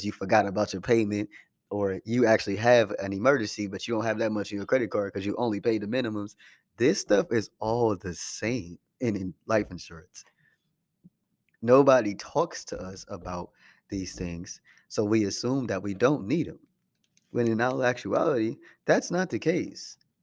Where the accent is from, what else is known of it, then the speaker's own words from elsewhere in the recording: Oakland, California, United States; One thing that I've experienced in my life growing up in Oakland and is traveling as much as